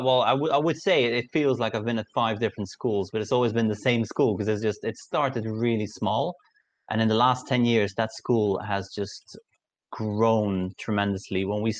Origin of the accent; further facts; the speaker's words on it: Belgium; now in Thailand; Yes, so I'm originally from Belgium and I was teaching in Belgium as well.